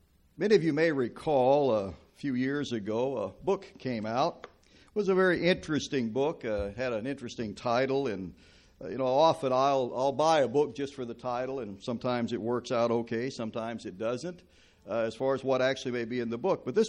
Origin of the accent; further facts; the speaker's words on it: Arkansas, United States; and I'm actually not from Texas. I'm from Arkansas.